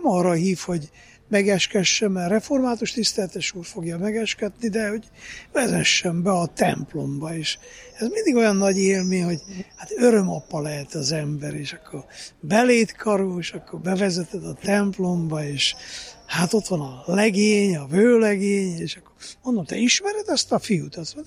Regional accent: Csíksomlyó, Harghita, Romania; én Csíksomjóról jöttem, az jó messze van ide

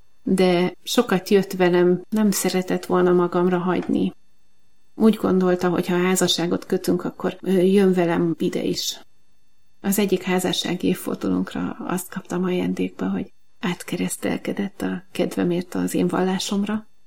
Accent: Fejér, Hungary; now in Budapest, Hungary; Budapesten élünk. A gyerekkoromat vidéken töltöttem, Velencei tó mellett nőttem fel.

